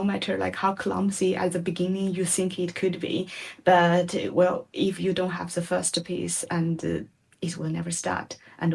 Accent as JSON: {"language": "English", "country": "China", "said": "I come from China, so originally I'm Chinese."}